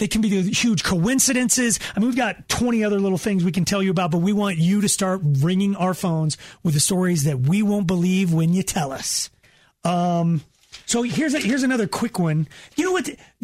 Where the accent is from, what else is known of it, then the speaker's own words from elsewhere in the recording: Texas, United States; There we were. We were both from Texas, and we played lacrosse against each other in high school.